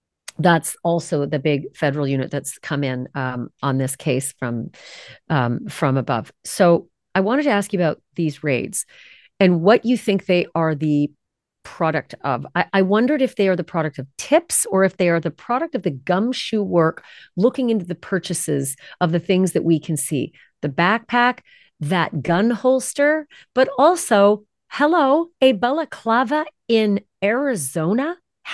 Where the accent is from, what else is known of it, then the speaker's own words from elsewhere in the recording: Winnipeg, Manitoba, Canada; And I'm from Winnipeg